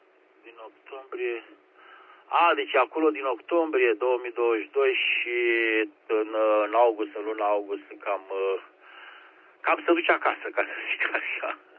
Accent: Bucharest, Romania; mie unul ca bucureștean mi-a plăcut seara

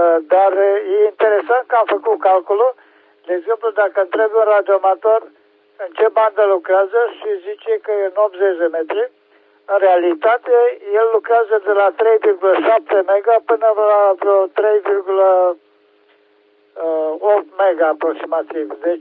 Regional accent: Oradea, Bihor County, Romania; sunt din Oradea. Aici avem o vreme superbă.

